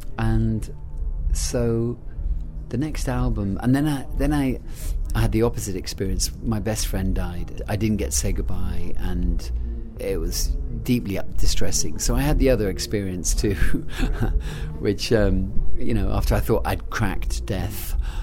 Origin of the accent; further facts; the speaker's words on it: England, United Kingdom; now in Los Angeles, United States; Because I live in LA, I'm American, as well as being English.